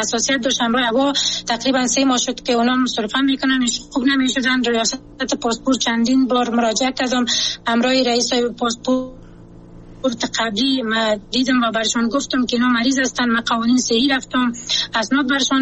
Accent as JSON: {"language": "Persian", "country": "Afghanistan", "said": "چون خودم یک شهروند هستم، از افغانستان هستم"}